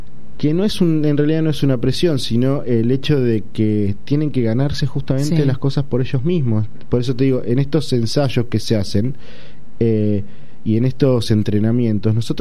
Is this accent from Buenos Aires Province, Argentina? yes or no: yes; Coronel Granada, Buenos Aires Province, Argentina; después de 12 años que no bailaba en mi pueblo, Coronel Granada, pudimos ir con este espectáculo